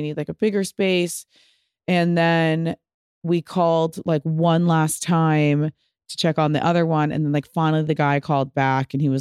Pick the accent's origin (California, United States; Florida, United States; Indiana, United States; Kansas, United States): California, United States; Pasadena; I think she also loves that, like, I'm from Pasadena.